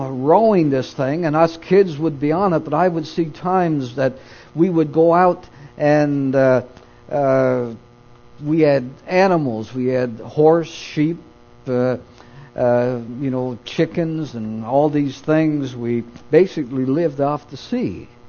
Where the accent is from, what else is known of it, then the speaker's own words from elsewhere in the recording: Newfoundland and Labrador, Canada; You know, I remember as a boy growing up in Newfoundland when we did not have powered motorboats.